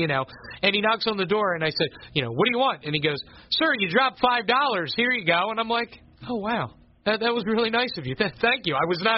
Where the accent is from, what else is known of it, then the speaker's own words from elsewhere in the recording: Philadelphia, Pennsylvania, United States; I'm from Philadelphia. I've never really left the East Coast until I came here.